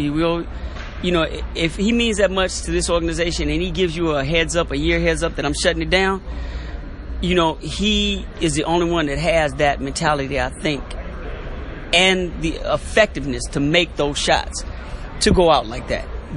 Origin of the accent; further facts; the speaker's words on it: Chicago, Illinois, United States; You know, they wanted me to write it because I'm from Chicago